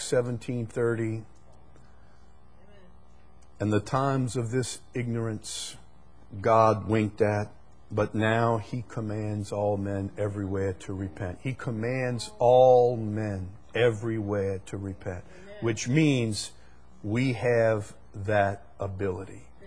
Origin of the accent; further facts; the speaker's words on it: Chalmette, Louisiana, United States; I'm kind of a simple guy. I'm from Chalmette.